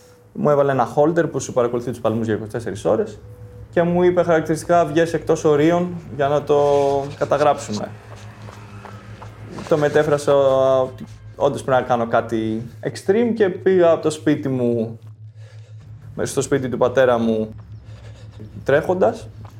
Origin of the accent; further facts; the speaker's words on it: Athens, Attica, Greece; born there; Γεννήθηκα στην Αθήνα και στα 18 έφυγα για να σπουδάσω στην Ακαδημία Εμπειρικού Ναυτικού.